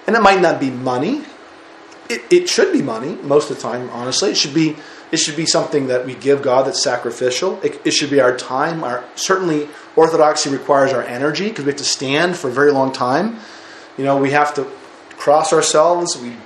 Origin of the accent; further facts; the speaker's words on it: United States; I have lots of money. I'm American.